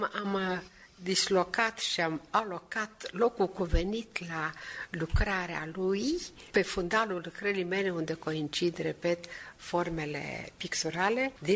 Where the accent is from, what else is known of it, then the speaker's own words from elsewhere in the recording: Moldavia, Romania; Sunt moldoveancă și nu mă desmin